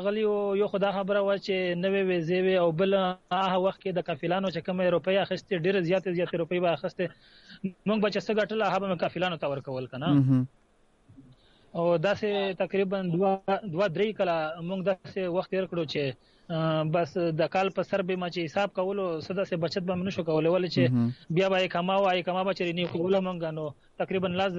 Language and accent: Pashto; Khyber Pakhtunkhwa, Pakistan; moved away as an adult; زه بالکل د شمالي وزیرستان یم، د دوړ قبیله سره مې تعلق ته او د میرالی تحصیل سره زما تعلق ته.